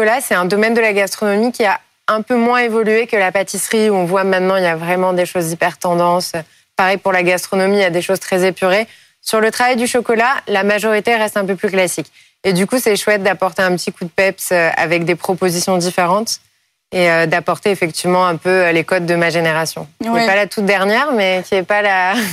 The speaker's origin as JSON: {"language": "French", "town": "Paris", "region": "Île-de-France", "country": "France", "tie": "born there", "said": "Moi, je suis née à Paris, je suis une fervente parisienne"}